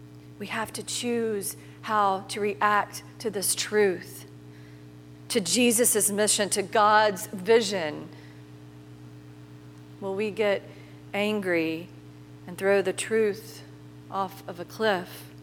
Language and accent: English; the South, United States; You know, I'm from the South.